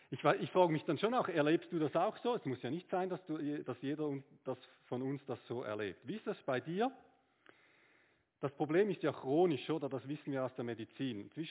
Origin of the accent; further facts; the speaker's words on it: Switzerland; Das ist unser liebstes Füllwort als Schweizer, schnell, oder?